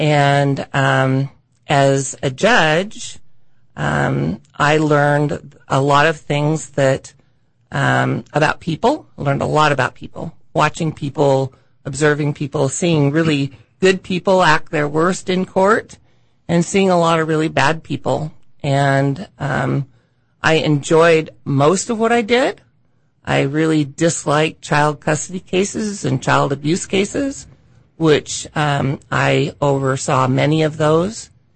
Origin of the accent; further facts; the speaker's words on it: Richland, Washington, United States; Well, my husband grew up in Ephrata, and I grew up down in Richland, and we both wanted to be on this side of the mountains